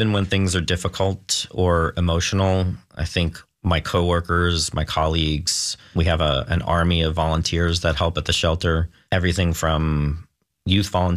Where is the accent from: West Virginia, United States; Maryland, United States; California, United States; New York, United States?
New York, United States; now in Oregon, United States; I grew up originally in New York, and I moved to Oregon about 25 years ago now.